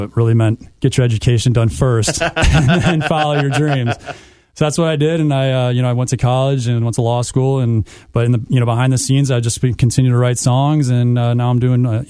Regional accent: Plainfield, Illinois, United States; I'm from Plainfield, Illinois, about 3.5 hours towards the Chicagoland area.

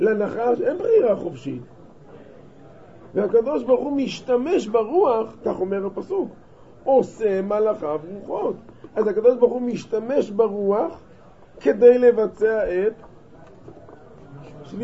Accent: Central District, Israel; born there; now in Jerusalem, Israel; אני נולדתי במרכז אבל עברתי לירושלים

